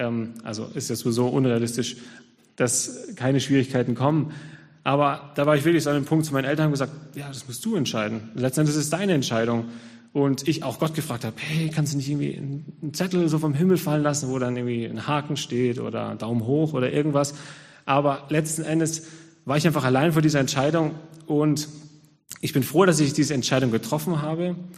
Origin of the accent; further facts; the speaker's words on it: Munich, Bavaria, Germany; moved away; dass ich eben aus München weg bin, aus meiner Heimat weg bin, dass ich auch meine Gemeinde dort verlassen habe.